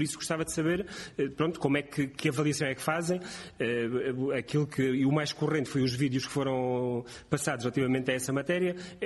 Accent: Alentejo, Portugal; e eu também sou alentejano e também gosto de ensopados de borrego

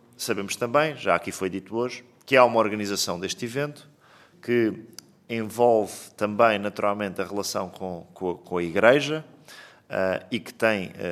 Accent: Portugal; Enquanto país, enquanto portugueses

